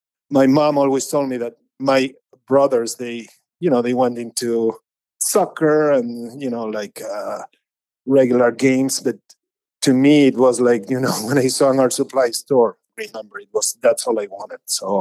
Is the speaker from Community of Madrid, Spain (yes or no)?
yes; Madrid, Community of Madrid, Spain; I was brought up and I grew up in Madrid, and it's a big city. It's an old city.